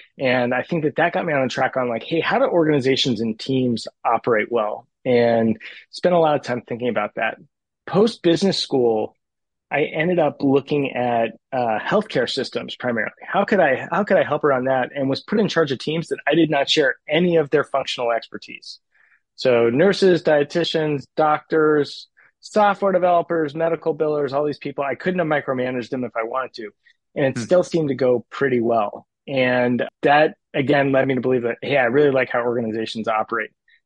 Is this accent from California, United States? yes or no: yes; California, United States; I grew up in the Bay Area. So I've done a couple stints elsewhere, but made my way back.